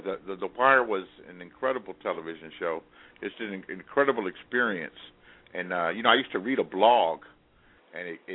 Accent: Los Angeles, California, United States; now in Northern California, United States; I'm in Northern California. I'm from Southern California, though. Los Angeles, to be exact.

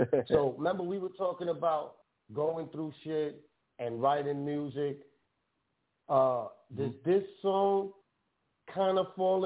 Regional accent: New York City, New York, United States; growing up in the Bronx, just like I have, we all been through trials and tribulations.

